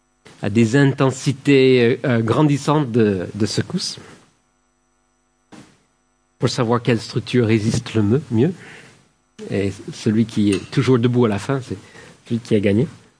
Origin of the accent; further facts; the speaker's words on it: California, United States; En Californie, là où j'ai grandi, pays de tremblements de terre, vous savez.